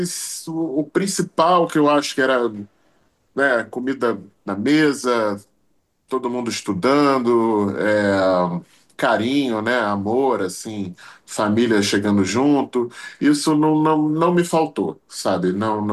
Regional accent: Rio de Janeiro, Brazil; born there; por parte de pai, minha família é do Rio. São italianos que chegaram no Rio e eu nasci no Rio. Minha mãe veio para cá, meus pais casaram, minha mãe veio para cá, eu moro no Rio, e nasci em Vila Isabel, bairro da Zona Norte do Rio.

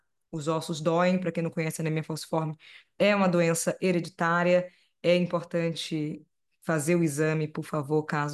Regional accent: Salvador, Bahia, Brazil; Sim, eu sou de Salvador, e eu adoro dizer que eu sou Nordeste duas vezes, porque eu nasci num bairro também chamado Nordeste, né?

